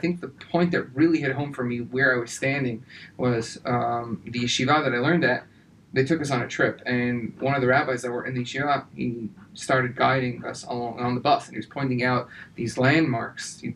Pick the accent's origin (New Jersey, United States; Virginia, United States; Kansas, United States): New Jersey, United States; Lakewood; I grew up in a very yeshivish upbringing. I grew up in Lakewood, New Jersey, did not have any Zionistic fervor at all growing up.